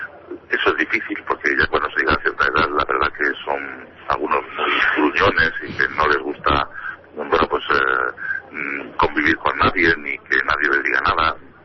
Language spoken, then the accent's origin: Spanish; Fuenlabrada, Community of Madrid, Spain; Yo recuerdo cuando era pequeño, incluso aquí en Fuenlabrada